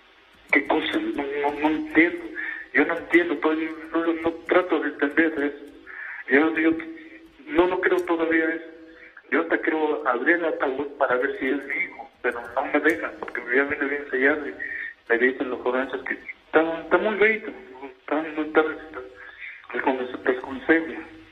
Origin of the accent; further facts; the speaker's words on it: Mexico City, Mexico; Nosotros somos de aquí, de la Ciudad de México.